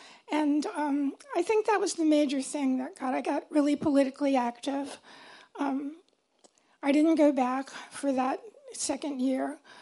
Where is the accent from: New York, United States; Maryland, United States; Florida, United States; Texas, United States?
Maryland, United States; Baltimore; I grew up in Baltimore. I was in a working class family, five kids, two parents above my Sicilian grandparents in Lower Park Heights, Pimlico.